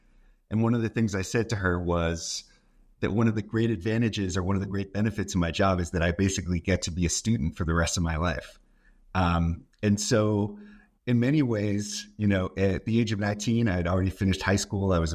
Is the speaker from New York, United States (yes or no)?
no; Boston, Massachusetts, United States; I'm originally from the United States, from the Boston area